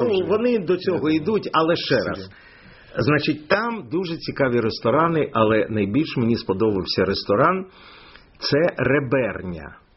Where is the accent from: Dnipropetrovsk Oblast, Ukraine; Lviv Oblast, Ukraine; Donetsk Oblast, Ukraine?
Lviv Oblast, Ukraine; Lviv; born there; І оскільки я народився у Львові, то мені доручили, щоб я поїхав у Львів